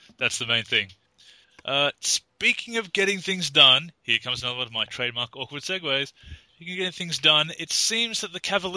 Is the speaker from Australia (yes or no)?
yes; Australia; Why am I making fun of Canadians? I'm Australian.